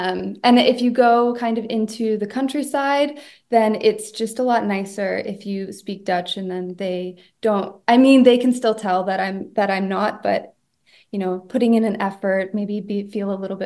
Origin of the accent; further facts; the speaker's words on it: Canada; moved away as an adult; now in Netherlands; So I grew up in like a very rural community, in Canada, where like lots of farms, lots of trees, lots of nature.